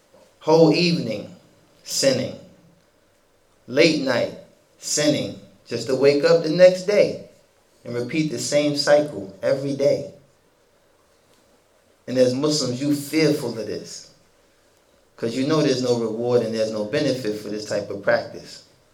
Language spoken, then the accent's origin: English; New York City, New York, United States; Growing up in New York City, we all know this is a very multicultural place. Very diverse.